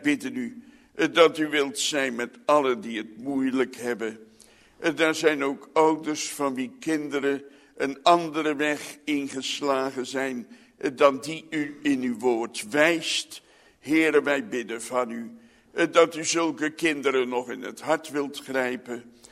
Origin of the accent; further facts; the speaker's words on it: Netherlands; Want wij zijn Nederlanders en we weten ons verbonden met ons volk.